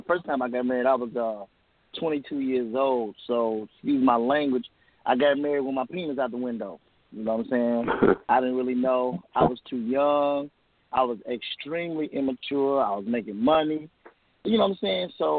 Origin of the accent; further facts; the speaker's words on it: Gary, Indiana, United States; I look at it like … from Gary, Indiana.